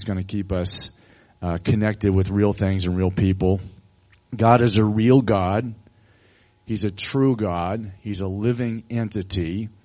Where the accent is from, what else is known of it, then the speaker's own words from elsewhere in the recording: Midwest, United States; also born or lived in Arizona; we grew up in the Midwest, but it's been a long time since we messed with snow